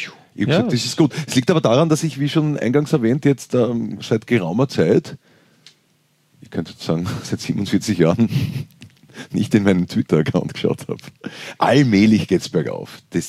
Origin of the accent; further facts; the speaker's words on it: Styria, Austria; Ich bin Steirer.